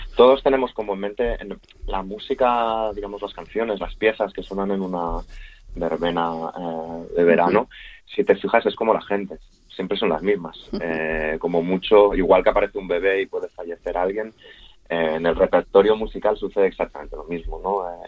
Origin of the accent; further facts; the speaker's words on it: Barcelona, Catalonia, Spain; born there; mis padres emigraron de un valle parecido a Valdeplata. Yo fui el primero de la familia que nací en Barcelona.